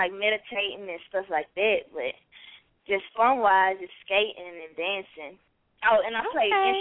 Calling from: Dallas, Texas, United States; from Dallas, Texas.

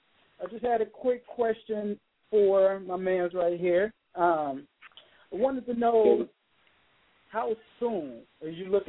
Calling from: Columbus, Ohio, United States; we are calling from Columbus, Ohio.

